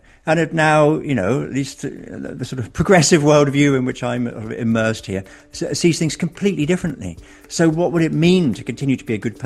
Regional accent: England, United Kingdom; I'm an Englishman, right?

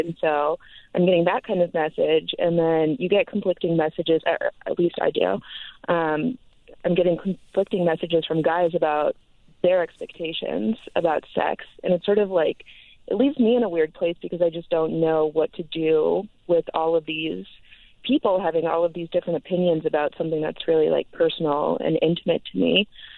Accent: Florida, United States; my sex ed education growing up in South Florida was like a video that showed a bunch of like slides of people with STDs.

